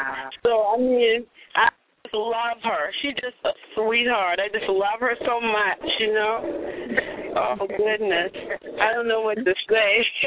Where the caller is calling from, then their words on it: Atlanta, Georgia, United States; I'm calling from Atlanta.